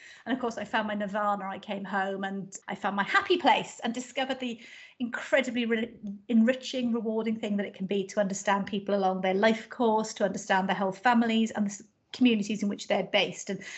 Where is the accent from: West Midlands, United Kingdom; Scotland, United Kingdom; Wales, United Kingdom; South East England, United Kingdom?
Wales, United Kingdom; accent: Welsh; I'm from South Wales, and so I've got this Welsh accent.